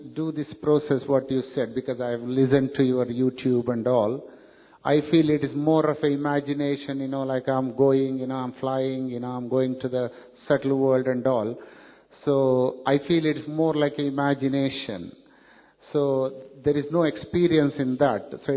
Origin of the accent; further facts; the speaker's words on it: India; now in United Kingdom; I'm originally from India, but I live in UK.